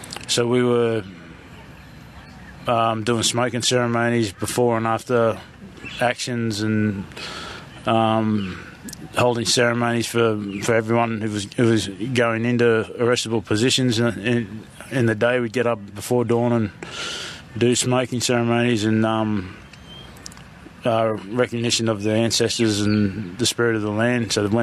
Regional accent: New South Wales, Australia; My country is Girrabool and Narakbul, which is Northern Rivers, New South Wales. Around Mount Warning and around west, around Mount Lindsay, Mount Barney, around that way.

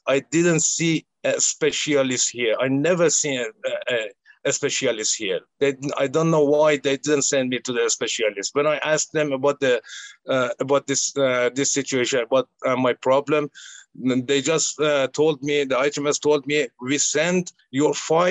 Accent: Iran; I can only say that I grew up in Iran, which is ruled by a dictatorial government that kills people easily, and everyone knows that.

